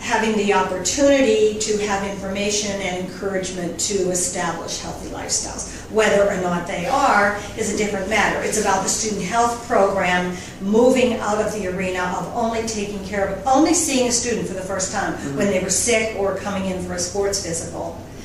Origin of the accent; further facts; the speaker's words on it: Pennsylvania, United States; I grew up in the North Hills of Pennsylvania. I graduated from North Allegheny High School.